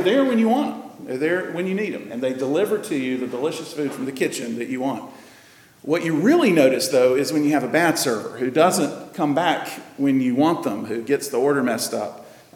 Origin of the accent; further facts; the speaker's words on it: Greenville, South Carolina, United States; as we used to call it growing up in Greenville, Carolina.